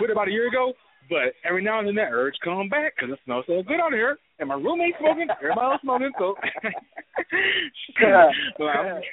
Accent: Ohio, United States; I'm from Ohio originally, so I believe you, man.

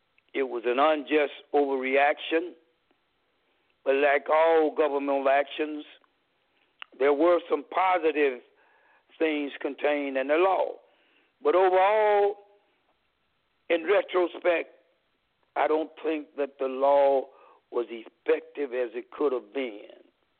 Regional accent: Columbus, Georgia, United States; I'm from the South, but not the rural South. I grew up in a semi-urban area. And let me say that in my community, it's called Winnon in Columbus, Georgia, a deep, sure enough hood.

